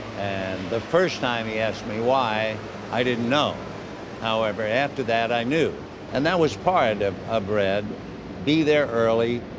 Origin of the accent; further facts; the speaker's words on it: New York, United States; I would listen to a game that meant nothing to a kid growing up in New York.